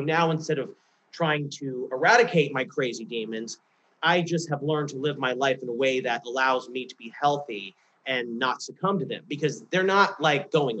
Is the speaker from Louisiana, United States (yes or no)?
yes; Lafayette, Louisiana, United States; My trauma is I am from Lafayette, Louisiana, come from a very highly conservative, super, we don't talk about anything kind of place.